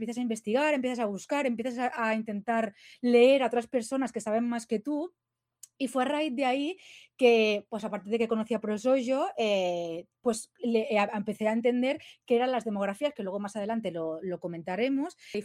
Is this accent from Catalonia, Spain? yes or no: yes; Barcelona, Catalonia, Spain; Yo soy de Barcelona, nacido en Barcelona y me crié con la televisión catalana.